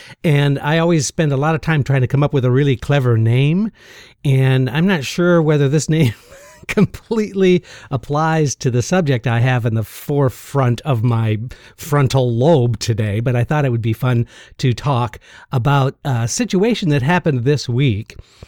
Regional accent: Michigan, United States; I'm from Michigan and from a large, large family.

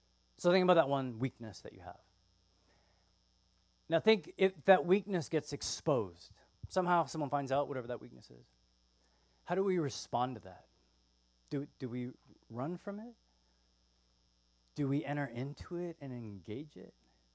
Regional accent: Canada; now in United States; I was coming back recently from out of the country, and I have a green card. I'm Canadian.

